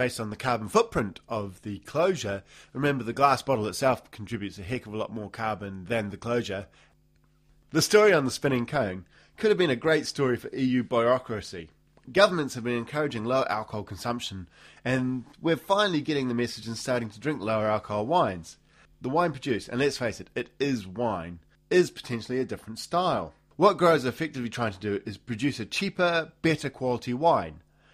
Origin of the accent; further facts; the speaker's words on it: New Zealand; As a fanboy of New Zealand wine, being a Kiwi that is, I'm pleased that Tesco is listing more New Zealand stuff.